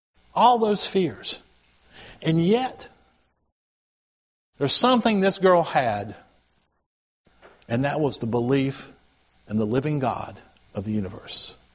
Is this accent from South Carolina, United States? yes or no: yes; Rock Hill, South Carolina, United States; You know, I'm not from around here. I'm from Rock Hill, South Carolina.